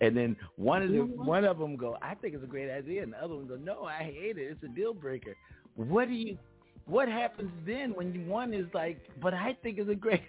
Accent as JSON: {"language": "English", "town": "Philadelphia", "region": "Pennsylvania", "country": "United States", "tie": "born or raised there", "said": "I'm like a super, like, he's from my hometown"}